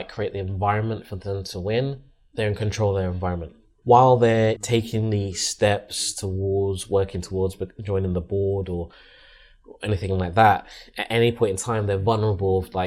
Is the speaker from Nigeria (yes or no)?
no; London, United Kingdom; born there; I was born in Central Middlesex.